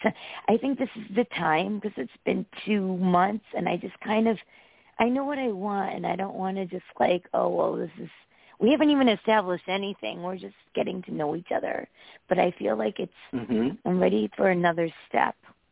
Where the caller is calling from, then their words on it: Connecticut, United States; from Connecticut.